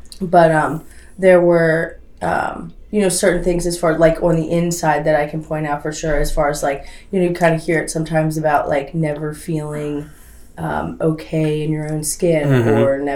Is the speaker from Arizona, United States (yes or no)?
no; Perry Hall, Maryland, United States; I'm from Baltimore County, Perry Hall, Maryland.